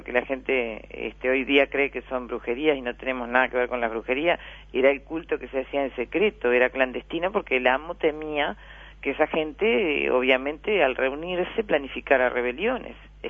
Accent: Uruguay; porque en principio somos uruguayos, ¿no? O sea, somos población de este país.

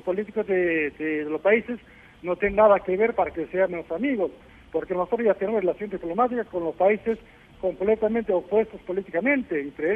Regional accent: North Korea; Spanish is a second language; Sí, yo aprendí español en Corea, sí.

